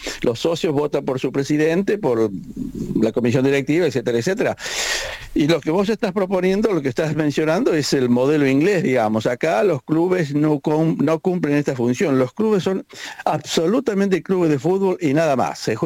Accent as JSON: {"language": "Spanish", "country": "Argentina", "lives_now": "United Kingdom", "said": "soy totalmente argentino. Sí, he vivido acá en Inglaterra por diferentes factores, pero soy totalmente argentino y, por supuesto, me encanta Argentina, me encanta ir a Córdoba."}